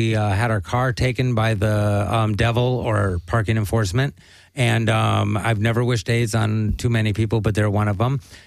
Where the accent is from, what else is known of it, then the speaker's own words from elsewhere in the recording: Pacoima, California, United States; Growing up in Pacoima, you always knew the one or two dickhead cops who were going to be assholes.